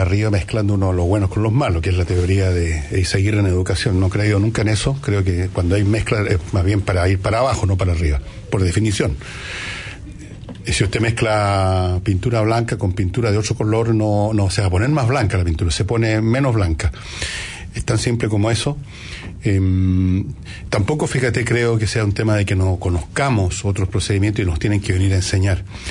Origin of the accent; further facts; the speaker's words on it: Chile; Como chileno llevo 45 años observando la cultura chilena